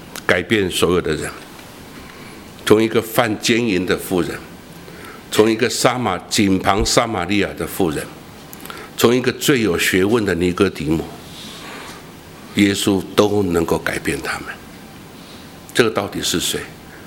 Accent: China; 因为我们中国人讲留得青山在，不怕什么没柴烧。

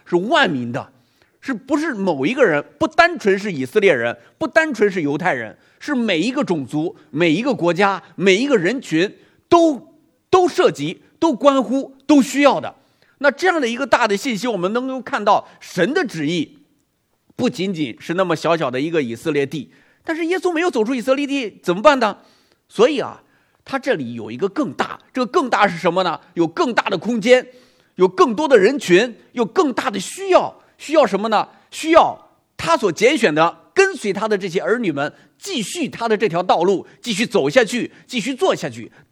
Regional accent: Henan, China; 2011年的时候，我那时候在云南昆明啊，有一次我就回我老家河南去探亲。

